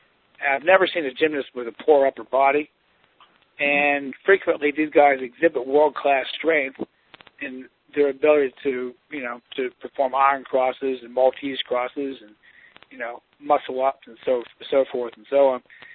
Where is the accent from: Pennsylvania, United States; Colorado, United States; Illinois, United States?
Pennsylvania, United States; Carlisle; Growing up in Carlisle, Pennsylvania, we were right next to York, and my dad used to take me down there as a youngster